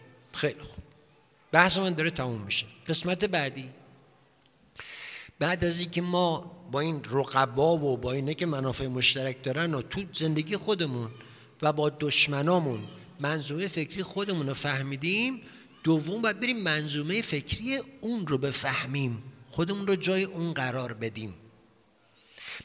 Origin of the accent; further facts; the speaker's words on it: Iran; عراقی ما ایرانیم